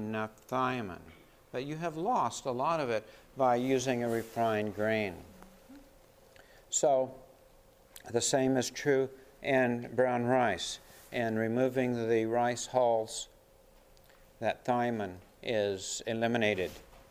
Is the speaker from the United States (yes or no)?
yes; Washington, United States; I grew up in Washington State, and I'm about ready to move to Oregon.